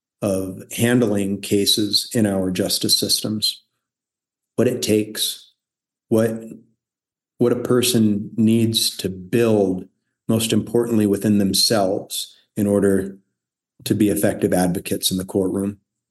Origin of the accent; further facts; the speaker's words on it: Storm Lake, Iowa, United States; also born or lived in Nogales; I was born in Iowa. I lived on a farm, a little town called Storm Lake. I grew up in Iowa, but also spent some formative years on a border town in Arizona called Nogales. I then moved back to Iowa.